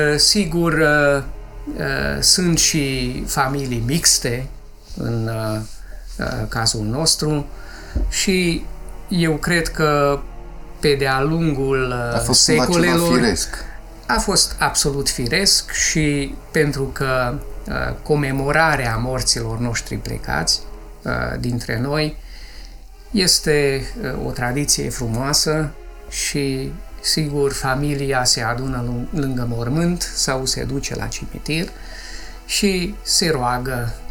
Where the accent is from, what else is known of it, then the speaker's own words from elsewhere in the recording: Mureș County, Romania; eu m-am născut lângă Târgu Mureș și în biserica mea de la sat ne duceam la cimitir cu flori